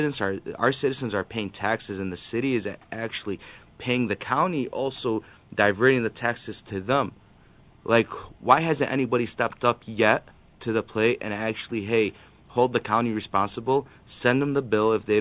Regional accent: Dearborn, Michigan, United States; I've been born and raised in Dearborn. I've lived my whole life in Dearborn.

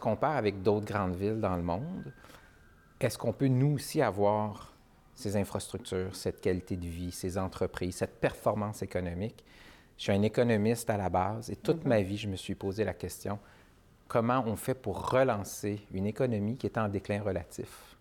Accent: Montreal, Quebec, Canada; Je me suis toujours défini comme un Montréalais. Quand j'ai voyagé, souvent les gens disaient « oui, je suis Canadien, oui, je suis Québécois », mais je suis quelqu'un de la place. Mes parents ont grandi ici, mes grands-parents avaient un commerce sur la rue Laurier-Est.

